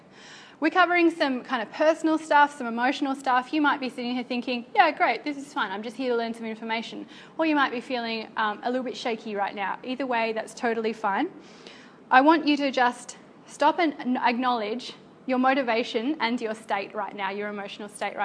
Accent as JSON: {"language": "English", "town": "Canberra", "region": "Australian Capital Territory", "country": "Australia", "said": "I'm from Canberra."}